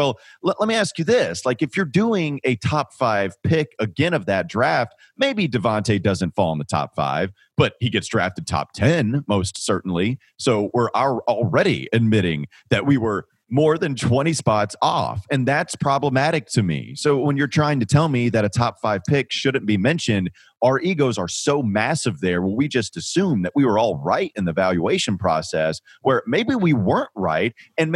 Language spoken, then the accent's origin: English; North Carolina, United States; Yeah, I'm from Catawba County.